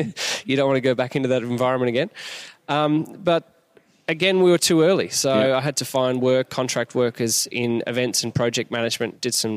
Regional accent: Brisbane, Queensland, Australia; if I move to Sydney, I was from Brisbane at the time

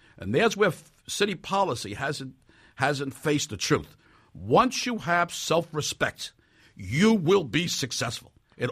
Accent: Brooklyn, New York, United States; Grew up in Crown Heights.

